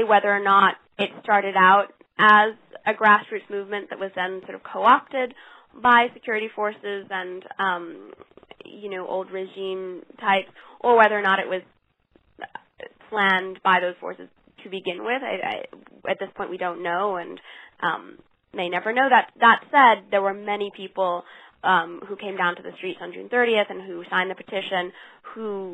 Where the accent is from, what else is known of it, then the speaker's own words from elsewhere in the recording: Bahrain; now in Cairo, Egypt; I grew up in Bahrain, which is a small island next to Saudi Arabia